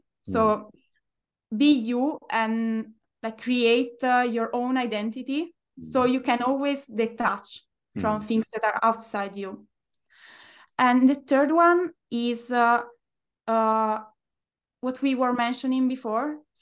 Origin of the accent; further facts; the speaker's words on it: Dublin, Ireland; English is a second language; moved away as an adult; now in Spain; so from Dublin, so I was from Ireland to Spain